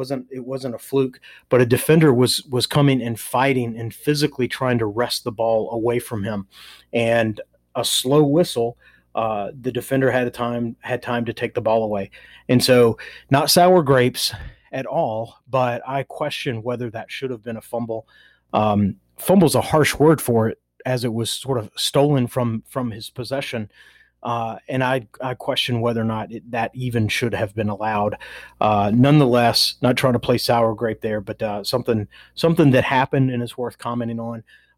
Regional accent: Nashville, Tennessee, United States; And he played in Nashville, so, and I'm from Nashville, so I'd heard of him sort of ahead of time.

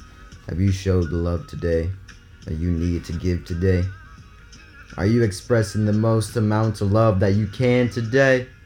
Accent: Massachusetts, United States; From someone who's not from California, who was born and raised in Massachusetts, and has always wanted to go to California

